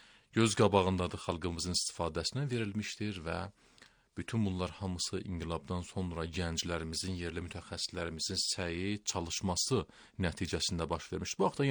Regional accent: Iran; biz hamımız İranlıyız. Qanımız İranlı qanıdır belə deyək də, ruhiyyatımız, mədəniyyətimiz, hamımız İranlıyıq

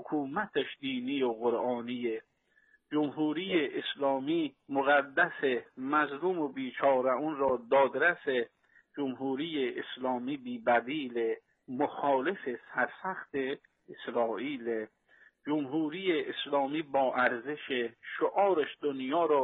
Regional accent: Iran; چما وظیفه به عنوان یک ایرانی

